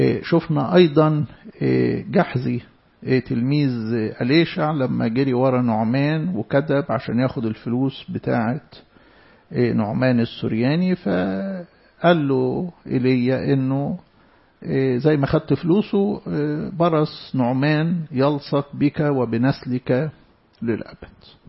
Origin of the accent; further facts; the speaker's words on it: Alexandria, Alexandria Governorate, Egypt; عشان كده مثلا عندنا في اسكندرية هنا